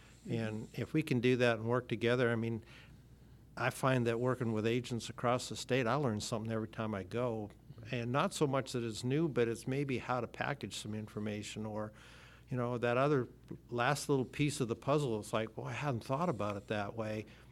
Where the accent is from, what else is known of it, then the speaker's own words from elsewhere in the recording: Manitoba, Canada; I am Canadian. I'm from Manitoba, Canada, so for a quick geography lesson, north of North Dakota.